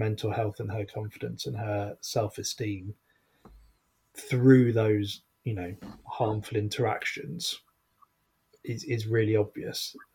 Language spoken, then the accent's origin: English; United Kingdom